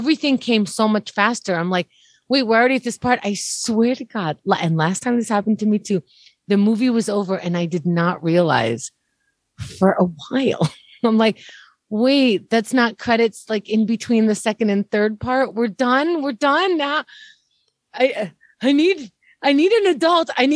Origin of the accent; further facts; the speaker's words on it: New York City, New York, United States; I grew up here in New York, right?